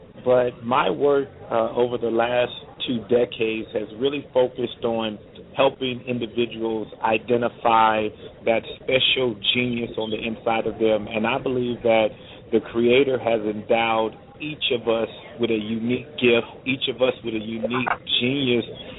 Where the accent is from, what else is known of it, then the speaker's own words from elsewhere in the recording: Compton, California, United States; Well, as you said, we grew up in Compton, California, and if anyone is familiar with Compton, California, at the time I grew up there